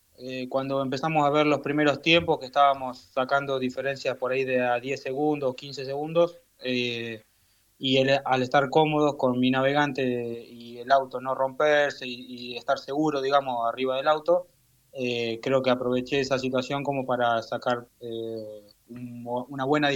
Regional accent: Bragado, Buenos Aires Province, Argentina; Yo soy de la ciudad de Bragado, provincia de Buenos Aires.

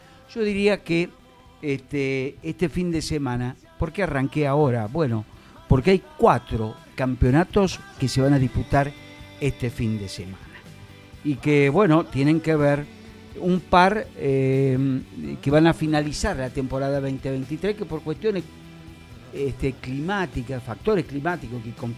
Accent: San Luis, Argentina; yo soy nacido y criado aquí en San Luis.

